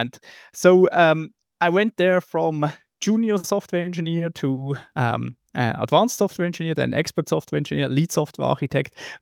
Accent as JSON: {"language": "English", "town": "Basel", "region": "Basel-Stadt", "country": "Switzerland", "tie": "born or raised there", "said": "So I grew up in Basel. This is in Switzerland, and it's north of Switzerland, right at the border to Germany and to France."}